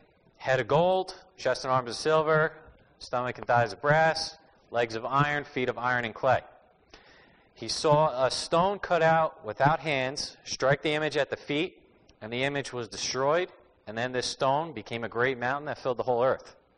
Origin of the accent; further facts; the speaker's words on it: New Jersey, United States; I'm from New Jersey, which is called the Garden State.